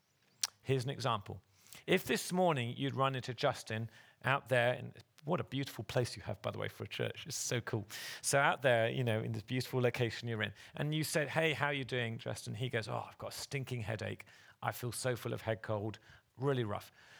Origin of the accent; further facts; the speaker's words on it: England, United Kingdom; We have an antique teapot because we're English and we love to drink tea.